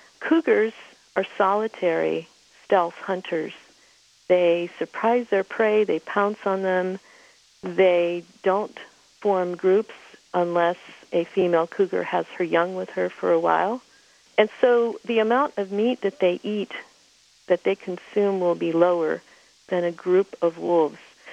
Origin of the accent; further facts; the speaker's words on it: Montana, United States; I'm from Montana, and up north we have a whole lot of wolves